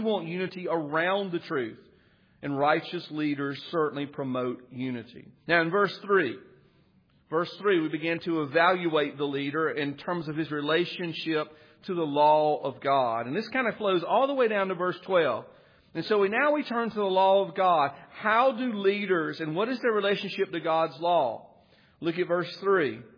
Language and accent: English; Whitmire, South Carolina, United States; It reminds me of my hometown of Whitmire. Even though I wasn't saved as a young man in that town of 1,500 people had 42 churches.